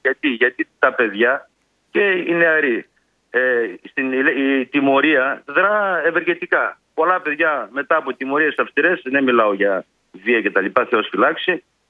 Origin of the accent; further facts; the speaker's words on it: Central Macedonia, Greece; born there; now in Kilkis, Greece; εγώ με Μακεδόν του γένους γεννήθηκα στην Πλερία, ζω στην Κυρκής.